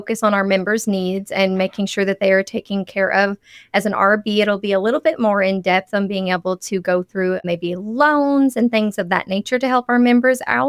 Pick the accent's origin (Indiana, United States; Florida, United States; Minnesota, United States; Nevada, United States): Indiana, United States; Evansville; Evansville.